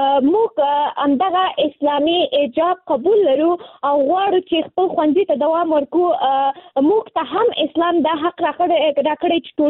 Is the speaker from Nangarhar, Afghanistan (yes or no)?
yes; Nangarhar, Afghanistan; now in Kabul, Afghanistan; ما د ننګرهار د ولایت نه فعلاً په کابل کې ژوند کوم